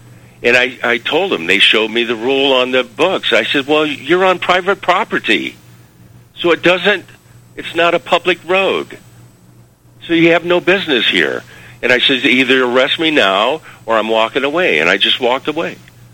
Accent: Defiance, Ohio, United States; I'm from Defiance, Ohio.

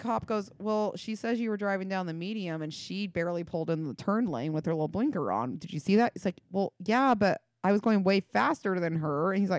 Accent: Linden, New Jersey, United States; I smelled something weird on him, but I'm from Linden.

